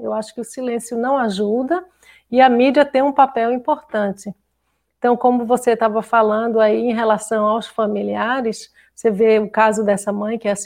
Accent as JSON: {"language": "Portuguese", "town": "Recife", "region": "Pernambuco", "country": "Brazil", "said": "Por exemplo, em Pernambuco, eu sou do Recife"}